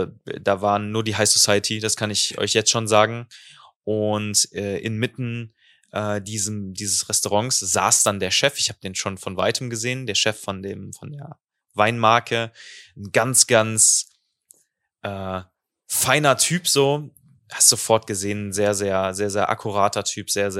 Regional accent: Aspich, Rhineland-Palatinate, Germany; Ich komm aus dem Rheinland. Nee, eigentlich komme ich aus dem Westerwald, aus Aspich. Und deswegen sage ich das Remis, ja?

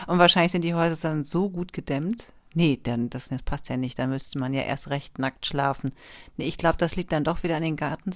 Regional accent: North Rhine-Westphalia, Germany; aber ich komme aus dem Sauerland, Schätzchen

